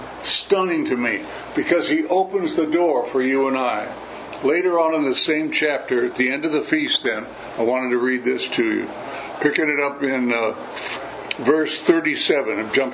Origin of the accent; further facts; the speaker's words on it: United States; I'm glad I'm an American. I'm glad I was born and raised here.